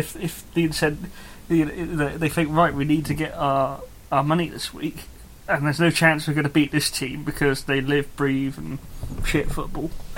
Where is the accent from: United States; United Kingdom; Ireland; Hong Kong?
United Kingdom; The other thing about being British, Sammy, is that we're massive hypocrites.